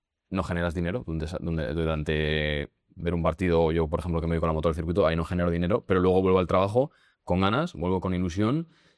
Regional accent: England, United Kingdom; porque yo soy inglés, yo como a las 12:30, una.

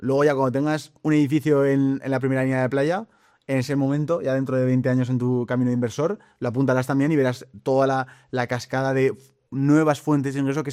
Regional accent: Valladolid, Castile and León, Spain; me están pagando más que en Valladolid, que es de donde soy yo

